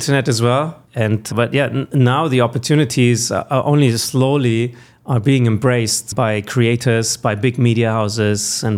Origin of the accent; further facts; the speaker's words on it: Germany; English is a second language; I mean, I grew up in Germany and I had to count my coins in the record shop